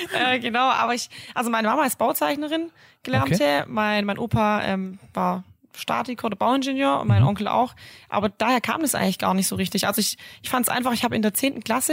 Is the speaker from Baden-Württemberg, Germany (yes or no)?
yes; Bad Cannstatt, Baden-Württemberg, Germany; Ich komme aus dem Sommerrhein, ich bin in Bad Cannstatt geboren.